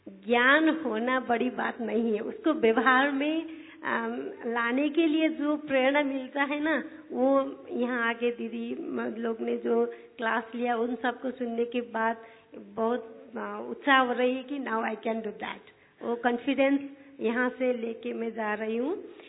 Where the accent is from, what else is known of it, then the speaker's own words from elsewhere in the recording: Nepal; Hindi is a second language; मैं नेपाल से हूँ।